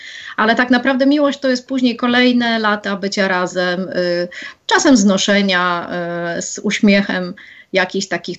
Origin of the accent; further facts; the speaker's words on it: Lublin, Lublin Voivodeship, Poland; born there; moved away as an adult; Ja jestem urodzoną Lublinianką. Wczoraj minęło 12 lat, odkąd mieszkam na wsi pod Warszawą, a tak naprawdę z Lublina wyjechałam do męża.